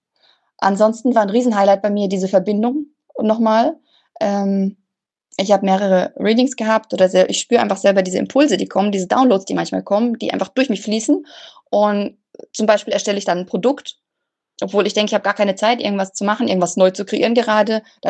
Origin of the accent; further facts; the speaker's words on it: Southern Germany, Germany; Ich komme aus Süddeutschland, bin verheiratet, habe zwei kleine Kinder